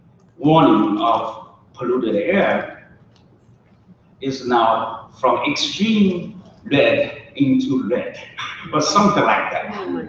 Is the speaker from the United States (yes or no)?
no; Zhejiang, China; English is a second language; from travel from Sichuan province, Sichuan County, Zhejiang province in eastern China, to travel from my hometown to Shanghai, then from Shanghai to Eugene, Oregon.